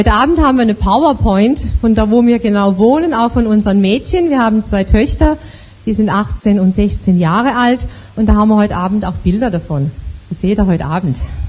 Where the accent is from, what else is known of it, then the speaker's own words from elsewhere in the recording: Todtnau, Baden-Württemberg, Germany; Ich bin ein richtiges Schwarzwaldmädchen, ich bin im tiefsten Schwarzwald aufgewachsen in Todtnau, das ist am Fuße des Feldbergs, kennen vielleicht einige vom Skifahren her, der höchste Berg im Schwarzwald, in einer katholischen Familie mit zwei älteren Brüdern